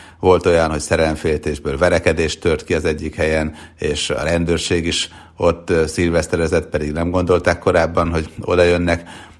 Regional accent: Sopron, Győr-Moson-Sopron, Hungary; now in Budapest, Hungary; réges-régen még, amikor felköltöztem Sopronból Budapestre, akkor itthon szilvesztereztem

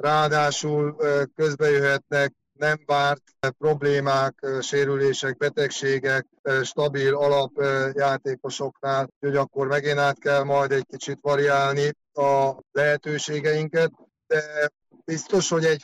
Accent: Tolna, Hungary; Egyébként Ponyhád Varasdi, egy Tolna megyei kis faluból származunk, és az Komlótól körülbelül egy 60 kilométerre van.

